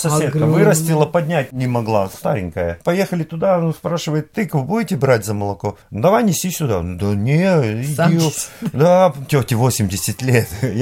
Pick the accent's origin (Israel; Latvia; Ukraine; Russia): Latvia; Riga; Я в Риге вырос. У меня корни латгальские, и я себя считаю латгальцем.